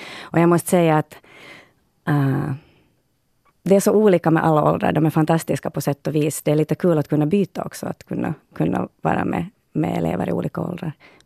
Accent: Finland; now in Sweden; vi är så många från Finland

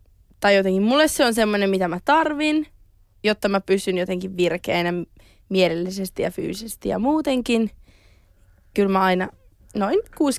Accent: Jyväskylä, Central Finland, Finland; musta tuntui, että mä tulin vähän Jyväskylästä silleen puskista

